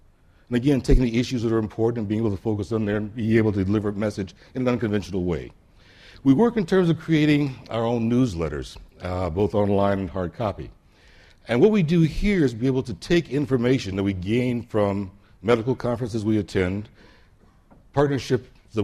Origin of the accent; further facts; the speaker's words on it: United States; now in Barcelona, Spain; I'm an American living in Barcelona, so I've got feet on both sides